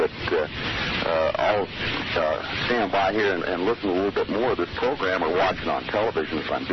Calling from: Susanville, California, United States; Susanville.

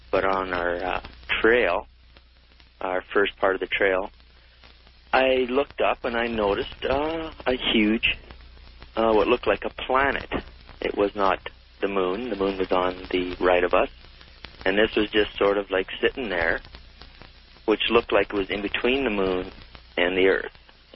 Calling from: Edmonton, Alberta, Canada; I'm from Edmonton.

